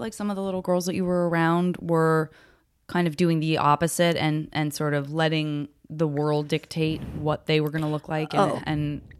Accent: Arizona, United States; I'm like, I'm from Arizona.

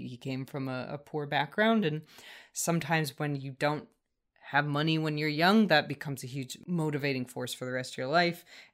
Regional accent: United States; I'm an American speaking about Ireland

